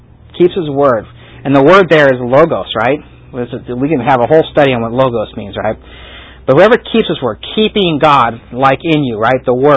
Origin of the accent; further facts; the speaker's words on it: Ireland; Yeah, I'm Irish, and so I am excused to be this way.